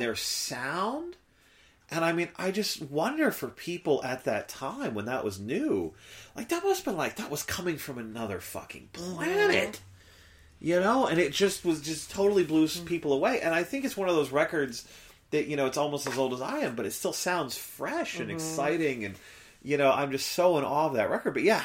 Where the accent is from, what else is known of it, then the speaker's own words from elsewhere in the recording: New Jersey, United States; I was in the New York City media market growing up in New Jersey.